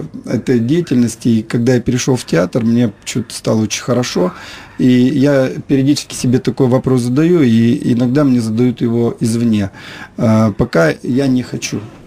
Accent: Simferopol, Crimea, Ukraine; я впервые снимался в городе Симферополе, в родном городе.

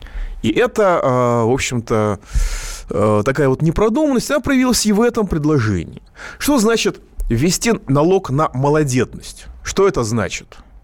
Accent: Moscow, Russia; я москвич

